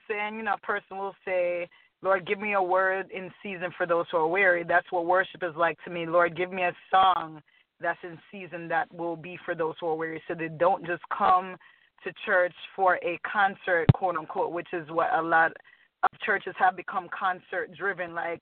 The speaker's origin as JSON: {"language": "English", "country": "Jamaica", "said": "I'm, number one, I'm Jamaican."}